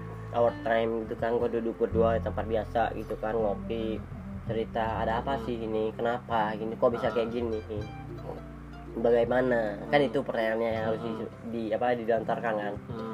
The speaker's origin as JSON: {"language": "Indonesian", "town": "Tangerang", "region": "Banten", "country": "Indonesia", "said": "gue tuh dari Jakarta Tangerang"}